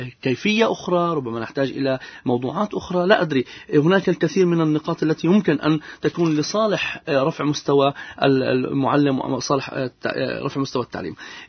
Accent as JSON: {"language": "Arabic", "country": "Palestine", "said": "بأننا كان يضرب من المثل كفلسطينيين بأننا متفوقين دائما"}